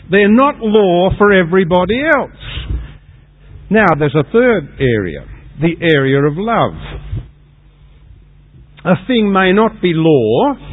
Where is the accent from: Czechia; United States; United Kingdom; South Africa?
United Kingdom; I'm British and Episcopalian.